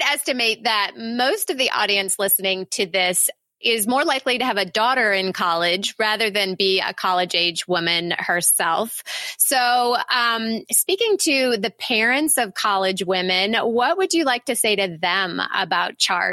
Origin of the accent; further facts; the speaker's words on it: Glen Ellyn, Illinois, United States; I'm originally from Glen Ellyn, so not too far away.